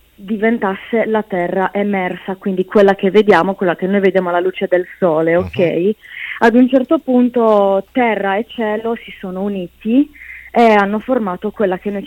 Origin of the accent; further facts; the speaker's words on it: Sardinia, Italy; Sì, dal sud Sardegna, vicino in provincia di Cagliari